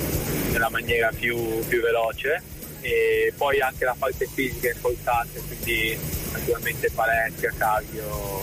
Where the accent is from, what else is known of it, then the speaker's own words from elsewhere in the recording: Arco, Trentino-Alto Adige, Italy; Sì, sono di Alco io.